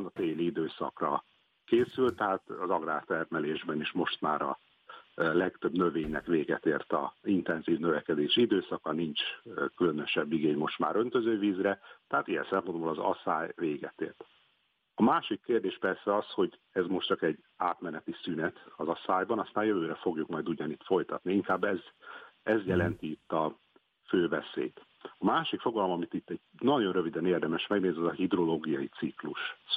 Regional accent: Szarvas, Békés, Hungary; itt az Alföld közepén, én ugye Szarvasi vagyok

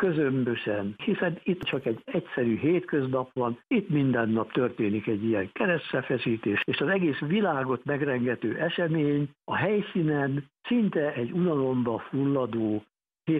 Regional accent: Hungary; az ottani hallgatók az első időben engem, mint magyar

